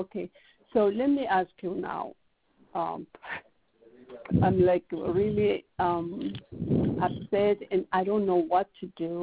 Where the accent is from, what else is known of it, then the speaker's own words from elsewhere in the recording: Ethiopia; English is a second language; now in United States; but I'm from Ethiopia, and the story, you know, takes place there.